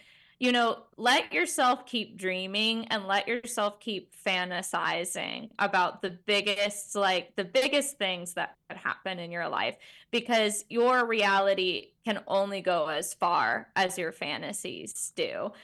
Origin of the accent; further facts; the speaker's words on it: Virginia, United States; my hometown is in Virginia. My parents are in Stanton. My sister's in Elkton. Brothers in Charlottesville.